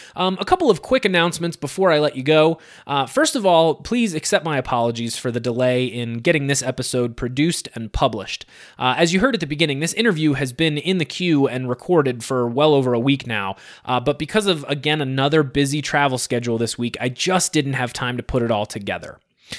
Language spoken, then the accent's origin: English; Akron, Ohio, United States; I grew up in Akron, Ohio, so I'm a Cleveland Browns fan.